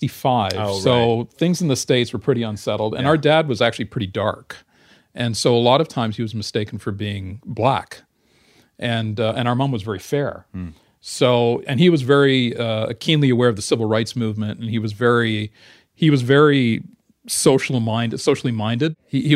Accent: Kolkata, West Bengal, India; born there; I was born in Calcutta.

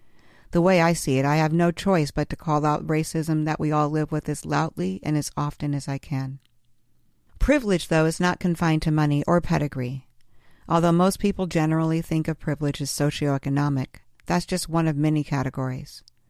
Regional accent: Illinois, United States; born there; In fact, I was born in the Negro ward at Illinois Research Hospital.

